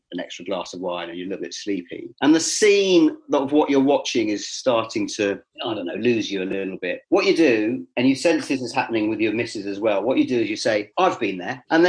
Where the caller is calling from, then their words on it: Crouch End, London, United Kingdom; Crouch End, my friend.